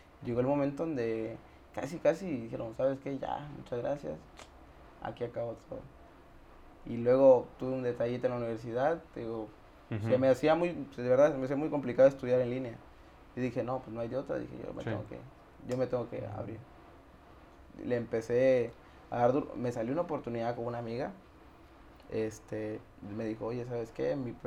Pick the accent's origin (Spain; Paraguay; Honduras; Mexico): Honduras; yo no tenía, vengo de Honduras, pues allá yo lo único que tenía redes sociales era